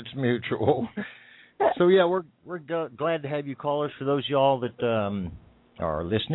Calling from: Austin, Texas, United States; I'm calling from Austin, Texas, where we finally got some rain.

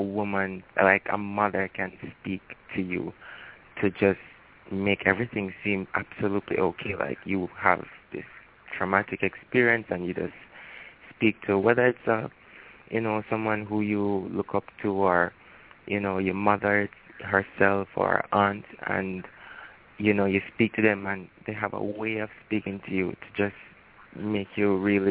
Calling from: Jamaica; calling from Jamaica.

